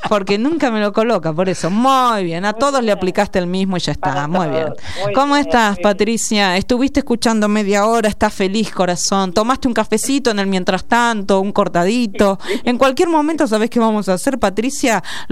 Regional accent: Carlos Casares, Buenos Aires Province, Argentina; now in Buenos Aires, Argentina; yo vengo de Carlos Casares, provincia de Buenos Aires, a 313 kilómetros, y vine acá, a Capital, a estudiar.

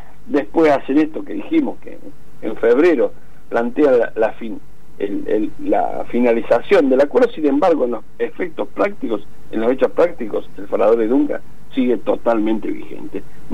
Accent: Argentina; a mí me da vergüenza como argentino

